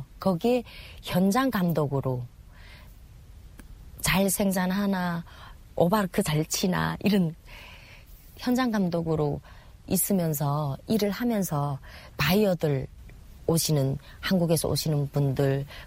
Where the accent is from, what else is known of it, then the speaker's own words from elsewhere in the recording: North Korea; 내가 다 북한 사람인 거 다 아는 거죠.